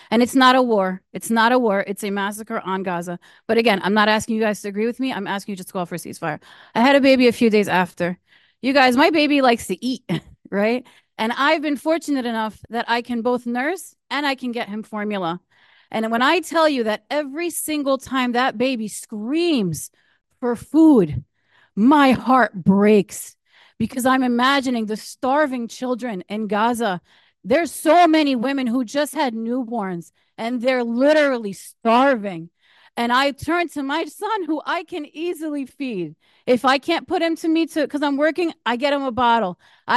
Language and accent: English; Piscataway, New Jersey, United States; I came back to Piscataway because I loved Piscataway. I grew up in Piscataway. I went to high school in I went to every school in Piscataway.